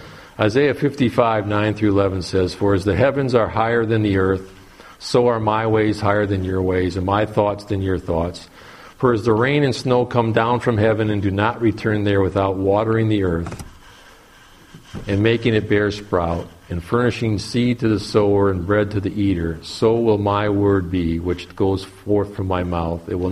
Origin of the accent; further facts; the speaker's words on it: Georgia, United States; went from here to my home state of Georgia